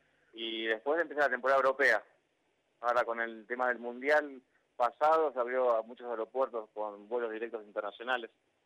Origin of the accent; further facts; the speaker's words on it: Ingeniero Maschwitz, Buenos Aires Province, Argentina; now in Pipa, Brazil; Yo soy de ahí, de Ingeniero Mashpit, de zona norte de Buenos Aires.